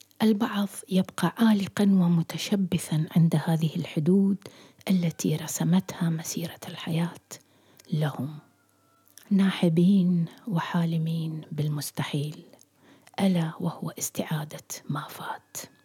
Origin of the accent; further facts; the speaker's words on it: Iraq; moved away; حين هاجرت من العراق كان أخي خالد في سنته الثانية في السجن